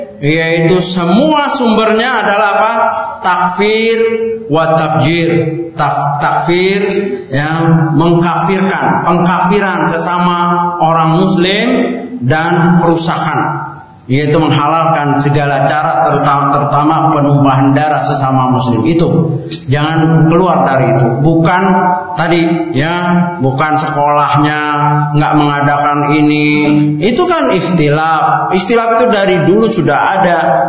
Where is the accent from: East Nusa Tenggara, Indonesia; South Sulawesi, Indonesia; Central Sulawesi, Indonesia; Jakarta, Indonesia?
Jakarta, Indonesia; Karet Tengsin; Dulu saya ini dari NU Pak, dari kecil di Karetengsin, Bendungan Hilir Karetengsin itu istilahnya lingkungannya lingkungan NU.